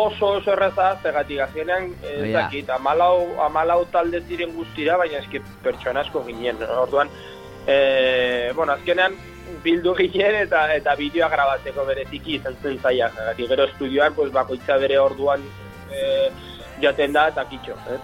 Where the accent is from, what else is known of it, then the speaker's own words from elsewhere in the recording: Aibar, Navarre, Spain; Ba, Oibar gure herrian hasi zen guztia